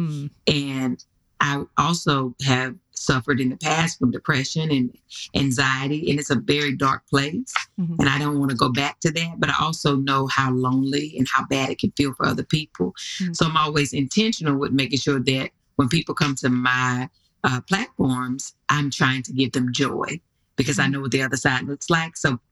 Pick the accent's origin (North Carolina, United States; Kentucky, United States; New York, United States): North Carolina, United States; You know, I'm from North Carolina, honey, so barbecue is a big thing.